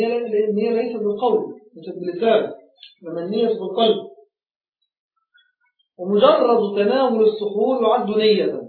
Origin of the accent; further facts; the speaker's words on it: Egypt; عندنا في مصر ما يسمى ندفع الإمساك